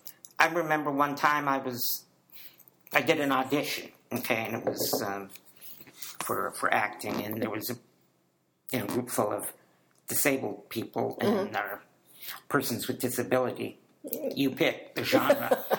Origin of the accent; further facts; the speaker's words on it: Spokane, Washington, United States; I was raised in Spokane, Washington.